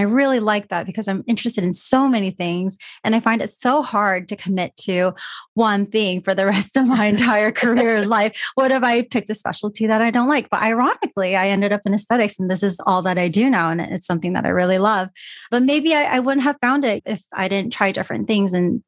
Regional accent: California, United States; Yeah, I actually grew up in the Bay Area. So I'm a California girl, always been in California.

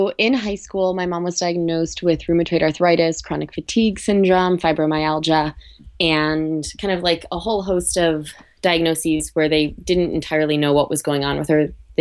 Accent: Chicago, Illinois, United States; I was a kid. I grew up in Chicago, and my dad every summer would do a garden in the backyard.

